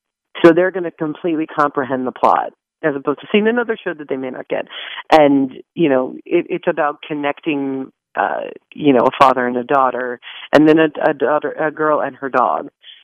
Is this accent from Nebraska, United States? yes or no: no; Denver, Colorado, United States; moved away as an adult; But yeah, I grew up in Denver, Colorado.